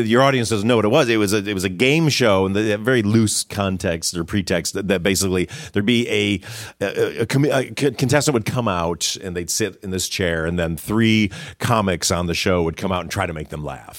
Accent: Detroit, Michigan, United States; And I'm from Detroit.

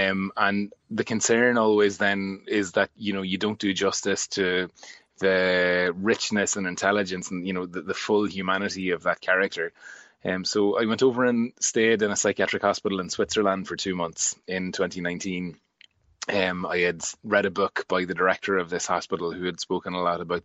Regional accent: Monaghan, County Monaghan, Ireland; I'm from Monaghan

